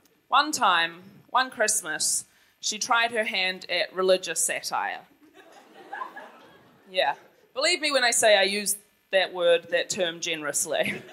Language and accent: English; Ponsonby, Auckland, New Zealand; I grew up in Ponsonby, and my parents, they were, like, extremely politicized from a young age